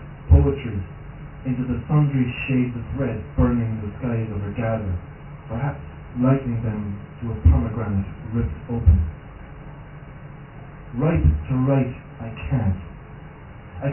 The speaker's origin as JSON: {"language": "English", "town": "Cork", "region": "Munster", "country": "Ireland", "said": "I've never read in Cork before. I've read in everywhere. But I'm from Cork, and I'm humbled to be here tonight."}